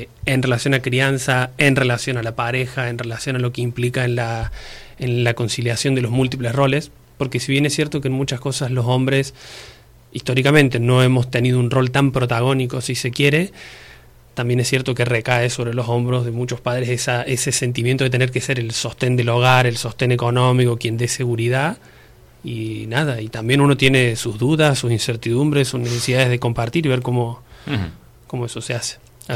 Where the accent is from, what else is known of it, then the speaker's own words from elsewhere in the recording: Argentina; now in Spain; yo vengo de Argentina y tampoco allí hay grupos para padres